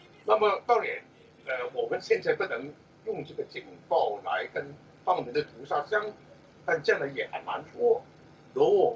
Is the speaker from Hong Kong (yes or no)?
yes; Hong Kong; 但是我们香港人是每天都是看得很清楚